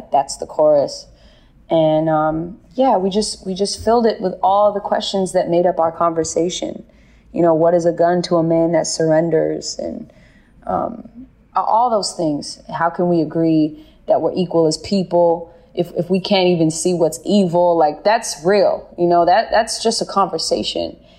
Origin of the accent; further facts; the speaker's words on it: California, United States; Obviously, I'm from the Bay Area, and, you know, the Black Panthers were rich in the Bay Area